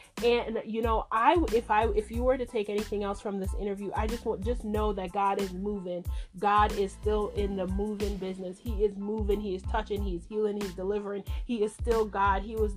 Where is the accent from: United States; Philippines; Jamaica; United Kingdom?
Jamaica; If you guys know me, you know that I'm from Jamaica originally. So from Jamaica, big up Nigeria from a Jamaican.